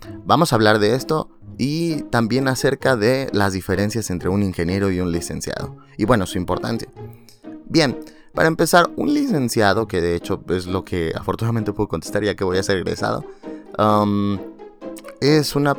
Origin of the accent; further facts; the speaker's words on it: Mexico; aquí en México, porque somos de México